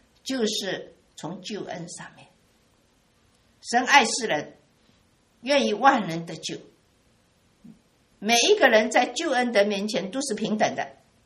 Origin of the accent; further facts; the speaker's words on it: China; 我们中国人称为圣人，不是单单干净而已